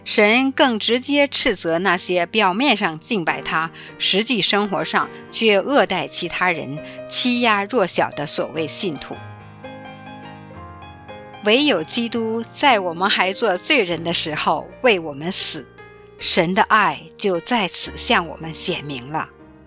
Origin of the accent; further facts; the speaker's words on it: Hong Kong; 我自己就是在狮子山下的大勘村出生，然后搬进慈云山新村，一家八口住在只有百多平方尺的单位。